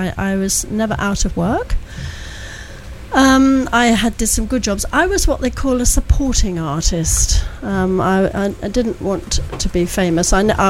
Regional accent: Bourne End, South East England, United Kingdom; I come from Buckinghamshire.

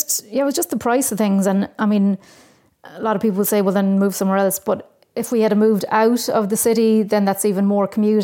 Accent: Munster, Ireland; Yeah, I'm from Tipperary. I went to college in Cork many years ago

